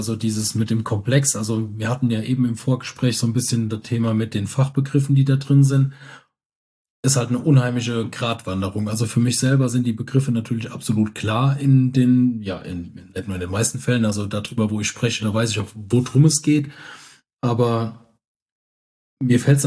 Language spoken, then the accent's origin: German; Rhineland-Palatinate, Germany; ich bin halt nur mal aus dem Westerwald und da haben wir sie mal halt am Button und am Datten